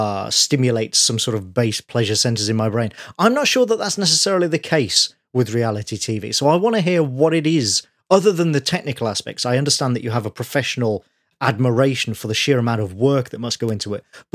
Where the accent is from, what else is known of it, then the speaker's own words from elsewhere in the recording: United Kingdom; especially me being a Brit